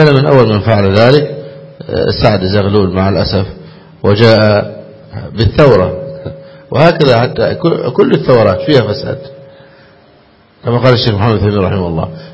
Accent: Egypt; وكنا النساء لا يعرفن أبدا بكشف الوجه في بلادنا مصر

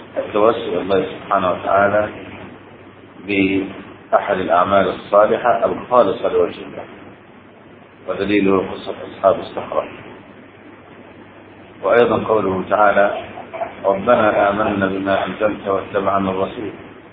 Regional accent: Egypt; انتبه، هذا مشروع في بلادنا مصر

